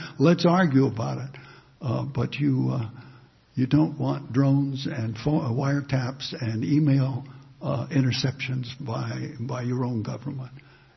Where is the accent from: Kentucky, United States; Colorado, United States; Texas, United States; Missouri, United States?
Missouri, United States; Kansas City; I'm from an Irish Catholic family of Kansas City of a couple of generations